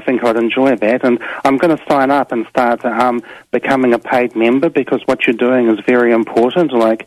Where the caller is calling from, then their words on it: Hamilton, Waikato, New Zealand; Oh, I'm calling from Hamilton, New Zealand.